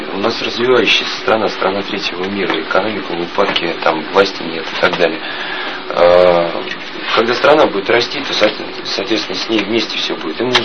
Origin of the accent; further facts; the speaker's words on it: Saint Petersburg, Russia; а мы тоже провинциалы. Вы из Австралии, и мы из Питера.